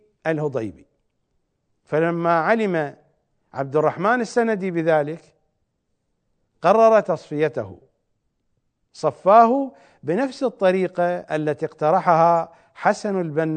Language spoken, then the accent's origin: Arabic; Iraq; سرقوا الأموال كلها مثل ما حدث عندنا في العراق